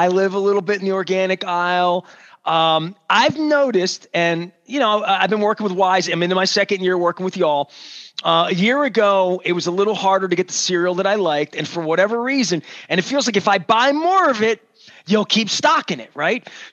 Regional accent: Maryland, United States; I'm from Maryland my whole life.

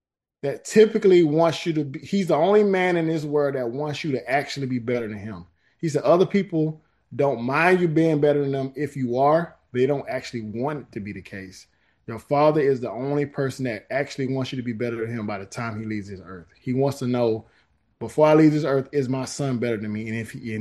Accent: Georgia, United States; growing up in South Georgia, we went through a lot of different things

